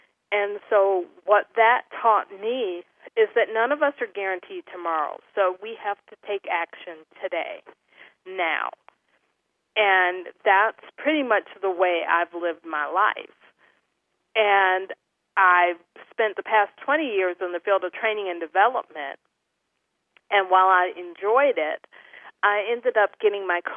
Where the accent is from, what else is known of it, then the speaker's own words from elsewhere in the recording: Cleveland, Ohio, United States; He lived right on Superior, because I'm from Cleveland